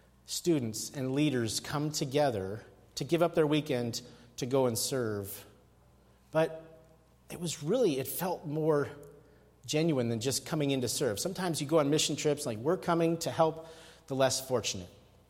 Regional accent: Seattle, Washington, United States; I say that as a Northwest guy growing up in Seattle

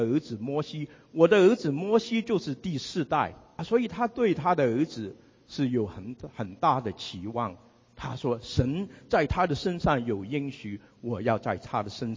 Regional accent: Shanghai, China; 连这个广东话他也听不懂，因为他是上海人，我们都是上海人

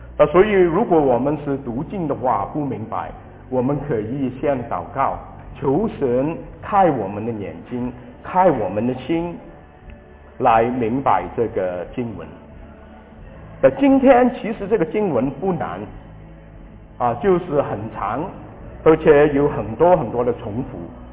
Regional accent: Shanghai, China; also born or lived in Hong Kong; 我跟余牧师一样是上海人，我是在香港出生。

